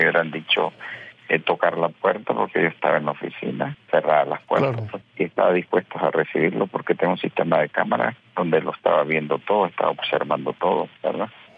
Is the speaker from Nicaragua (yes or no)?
yes; Nicaragua; Y entre más, como decimos, como buen nicaragüense, entre más le echan leña al fuego, va a ser más difícil apagarlo.